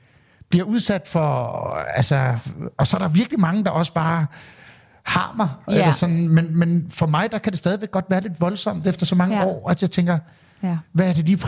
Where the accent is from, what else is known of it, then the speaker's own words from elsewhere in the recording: Hvidovre, Capital Region of Denmark, Denmark; jeg har en ven helt tilbage, fra jeg voksede op i Hvidovre